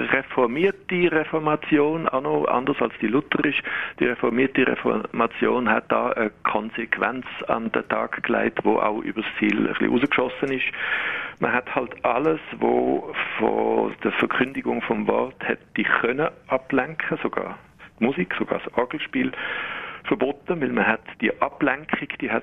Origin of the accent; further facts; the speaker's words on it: Switzerland; Aber wir sind halt Schweizer, oder?